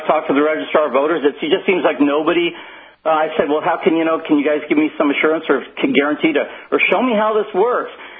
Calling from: San Diego, California, United States; And, again, I'm calling from San Diego.

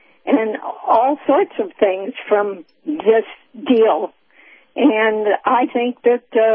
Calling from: Clearwater, Florida, United States; I'm in Clearwater.

